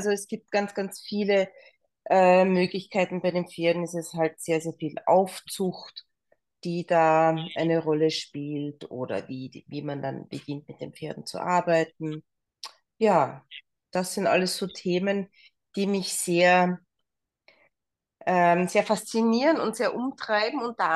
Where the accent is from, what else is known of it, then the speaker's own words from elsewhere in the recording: Austria; ich komme aus Österreich.